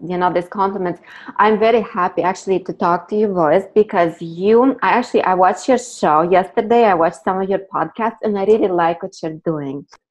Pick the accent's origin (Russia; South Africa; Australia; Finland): Russia; Krasnoyarsk, Krasnoyarsk Krai; English is a second language; moved away as an adult; now in United States; Of course, I'm from the Russia. I'm from the Krasnoyarsk.